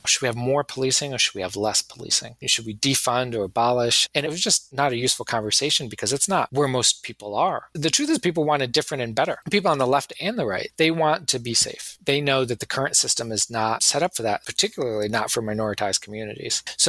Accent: Tampa, Florida, United States; born there; No, so my mom had me in Tampa Bay, Florida, and my father had left.

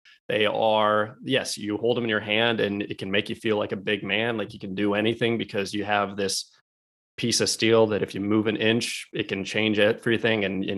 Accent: Alaska, United States; we grew up in Alaska. So it's like we grew up around a lot of it's just a lot of people with firearms.

